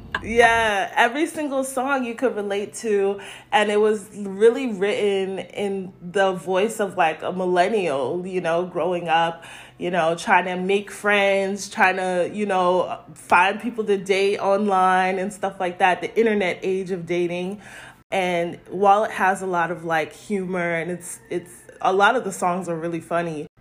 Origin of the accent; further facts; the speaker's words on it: New York, United States; Gotta give the whole name. I am originally from New York.